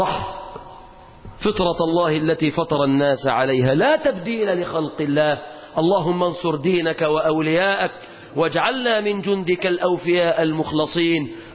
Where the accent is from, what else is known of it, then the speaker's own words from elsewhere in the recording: Mansoura, Dakahlia, Egypt; احنا عندنا في المنصورة الأخ بيته جنب كنيسة